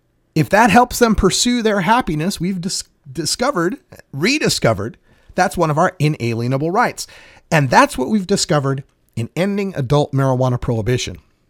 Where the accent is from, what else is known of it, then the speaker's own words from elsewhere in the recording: Oregon, United States; at least in my home state, I and at least 300,000 other Oregon adults are removed from the list